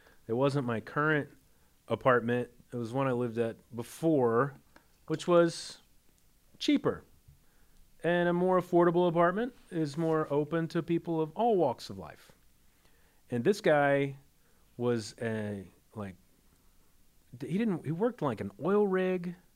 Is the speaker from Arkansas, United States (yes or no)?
yes; Arkansas, United States; And I'm originally from Arkansas.